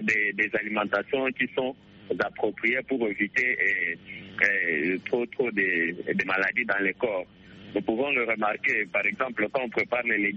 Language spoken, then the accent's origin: French; Kinshasa, DR Congo; par exemple, ici chez nous à Kinshasa